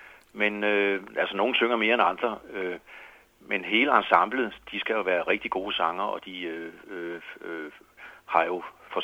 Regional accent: Holbæk, Zealand, Denmark; now in Copenhagen, Denmark; Jeg er vokset op i Holbæk og har spillet i Holbæk Jazzklub som ung. Og da jeg så flyttede til København

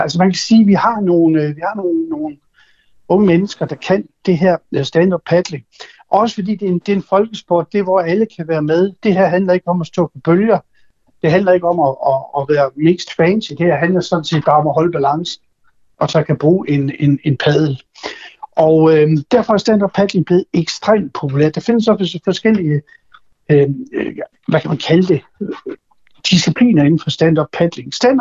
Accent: North Denmark Region, Denmark; jeg er født og opvokset i Vendsyssel ud af en gårdmandsfamilie

